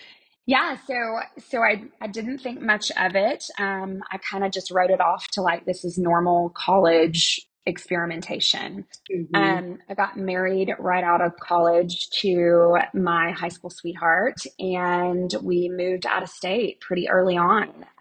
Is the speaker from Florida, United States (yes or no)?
no; Houston, Texas, United States; born there; I was born in Houston, Texas, in the late 70s to really young parents.